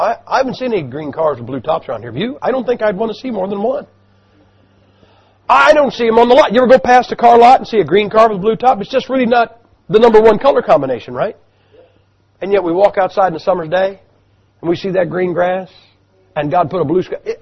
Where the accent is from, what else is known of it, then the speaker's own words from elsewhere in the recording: Ohio, United States; the single most beautiful sunset I ever saw was in my home state of Ohio.